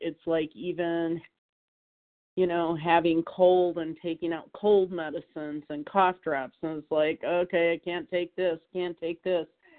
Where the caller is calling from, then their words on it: Minnesota, United States; I'm calling from Minnesota.